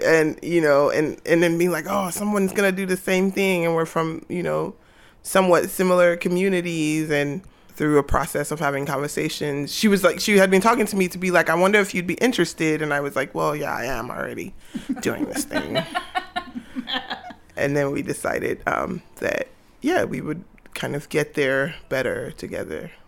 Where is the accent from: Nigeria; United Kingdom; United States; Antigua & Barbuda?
Nigeria; I'm Nigerian, I'm Igbo